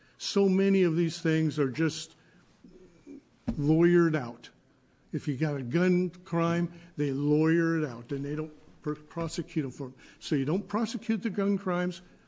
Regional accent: Dallas, Oregon, United States; I'm from Dallas, Oregon.

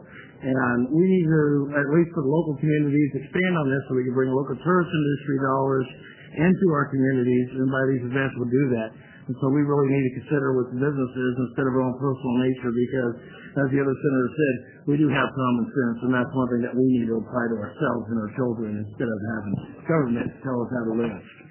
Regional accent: Toledo, Oregon, United States; I'm from Lake County, Toledo, Oregon.

